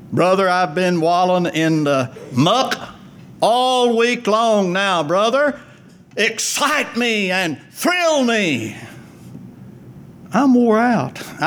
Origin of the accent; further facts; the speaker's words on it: United States; Now, I was born in America, reared in America, educated in America.